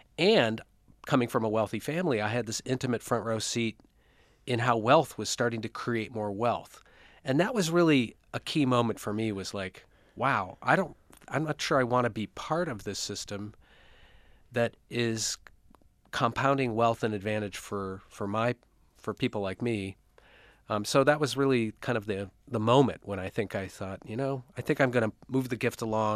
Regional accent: Detroit, Michigan, United States; because I grew up in Detroit in a very, very wealthy suburb, and I could see the gap between where I lived and Detroit.

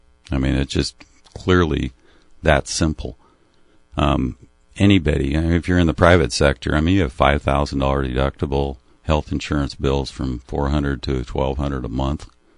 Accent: Ashland, Oregon, United States; born there; Well, I was born here in Ashland.

